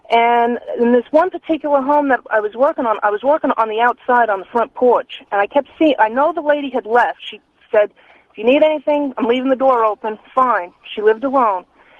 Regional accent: New York, United States; I am originally from Long Island, and she's from Comac, and I'm from CI.

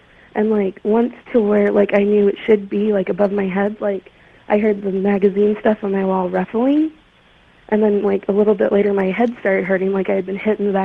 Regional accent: Chehalis, Washington, United States; I'm from Chehalis, Washington.

